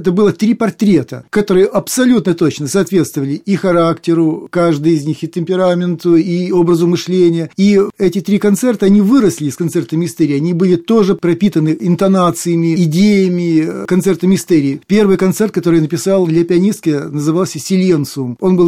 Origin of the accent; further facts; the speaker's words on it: Zhytomyr, Zhytomyr Oblast, Ukraine; born there; Я родился в маленьком украинском городе Житомире.